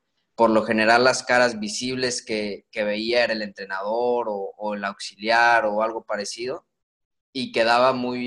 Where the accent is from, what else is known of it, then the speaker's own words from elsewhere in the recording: Querétaro, Mexico; yo consigo juntarme con personas muy buenas allá en Querétaro, de donde soy yo